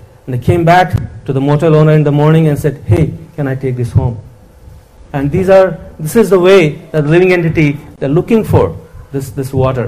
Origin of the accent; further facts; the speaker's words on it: India; Right when we came from India, we all remember.